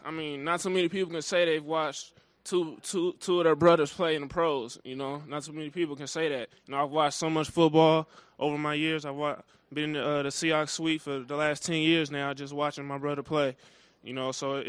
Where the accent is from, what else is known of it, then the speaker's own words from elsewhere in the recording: Tacoma, Washington, United States; Well, I grew up in Tacoma, Washington, on the north end of the city.